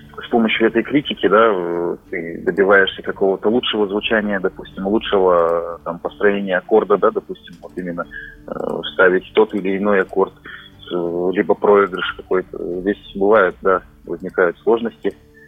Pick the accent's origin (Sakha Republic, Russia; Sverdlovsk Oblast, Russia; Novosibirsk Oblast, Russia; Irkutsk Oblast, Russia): Irkutsk Oblast, Russia; я преподаю у себя на родине, в Осинском районе, это Осинская школа искусств.